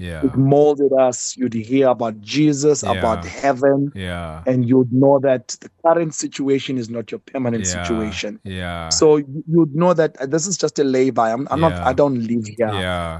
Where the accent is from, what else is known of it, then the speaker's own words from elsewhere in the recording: Bulawayo, Zimbabwe; I was born in Bulawayo, Zimbabwe.